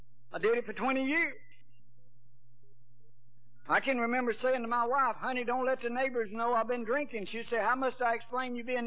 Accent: Georgia, United States; I grew up in churches in South Georgia

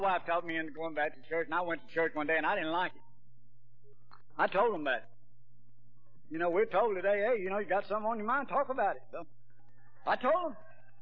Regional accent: Georgia, United States; I grew up in churches in South Georgia

